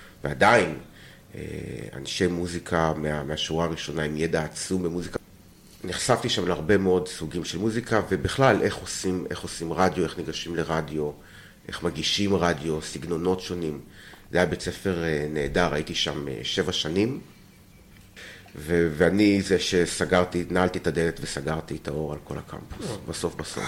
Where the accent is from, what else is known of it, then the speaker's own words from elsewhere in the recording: Kibbutz Tzurim, Southern District, Israel; במקור אני בן קיבוץ צורים, שזה בצפון הנגב, צפון מערב הנגב, במועצה אזורית אשכול, בפאה המזרחית של מועצה אזורית אשכול.